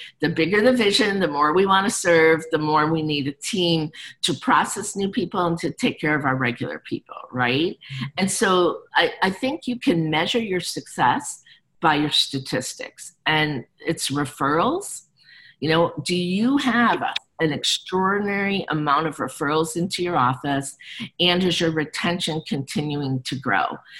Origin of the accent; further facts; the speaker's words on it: Chicago, Illinois, United States; You know, I grew up in Chicago, so the old movie, The Blues Brothers.